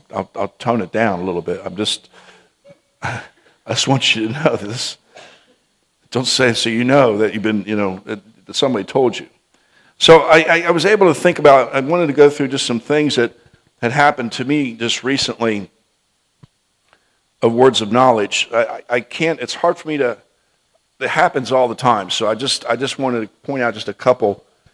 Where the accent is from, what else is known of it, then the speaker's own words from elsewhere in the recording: United States; I told her, I said, "I'm from the United States. I'm over here for competition, and I just want to tell you that."